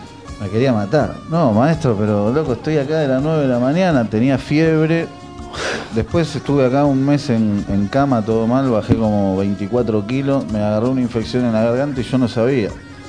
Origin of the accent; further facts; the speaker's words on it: Argentina; now in New York, United States; yo soy argentina, vine a ver un concierto, vine a tocar acá con una banda